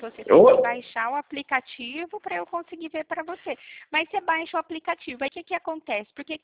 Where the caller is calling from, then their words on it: Pirassununga, São Paulo, Brazil; Eu falo da cidade de Pirassununga.